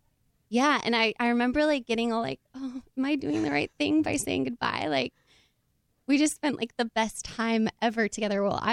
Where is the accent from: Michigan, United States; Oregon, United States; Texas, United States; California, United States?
Oregon, United States; I'm from the Pacific Northwest. I'm from Oregon.